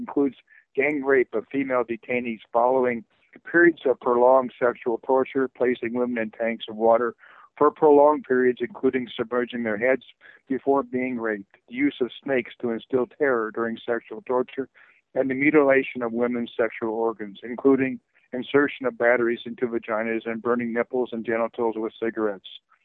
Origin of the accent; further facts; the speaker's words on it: Duluth, Minnesota, United States; it's been another long week in Duluth, Minnesota, my hometown, at the end of the empire.